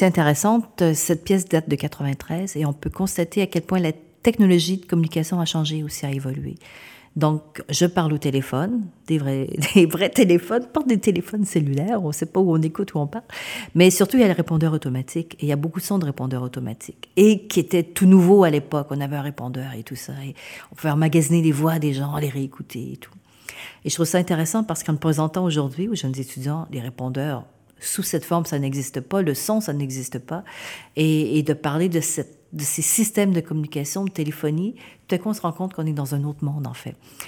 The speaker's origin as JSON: {"language": "French", "region": "Quebec", "country": "Canada", "lives_now": "Marseille, France", "said": "Je téléphone de Marseille, mais je suis québécoise."}